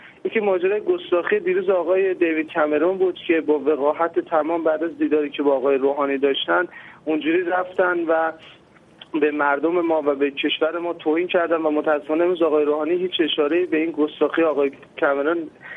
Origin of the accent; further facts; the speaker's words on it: Iran; من به شخص به عنوان یک ایرانی انتظار داشتم